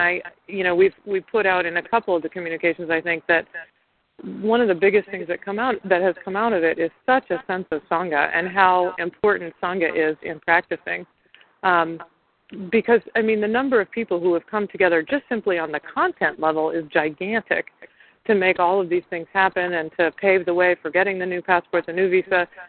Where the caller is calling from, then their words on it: United States; I'm calling from the United States about Teresa Kapenda's visa.